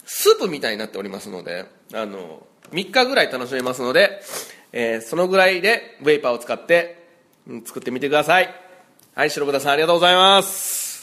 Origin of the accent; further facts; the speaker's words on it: Osaka, Japan; now in Tokyo, Japan; 僕大阪出身で